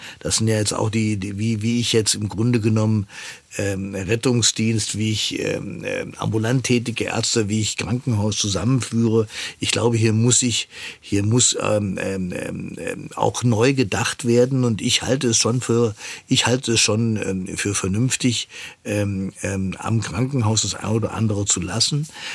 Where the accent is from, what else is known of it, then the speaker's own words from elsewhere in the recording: Hesse, Germany; ich komme aus Nordhessen